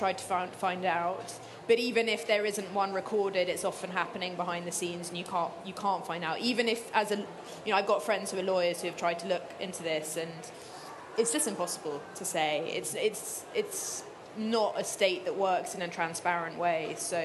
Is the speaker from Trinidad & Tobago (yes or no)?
no; Turkey; Greeks are quite excited when they hear I'm from Turkey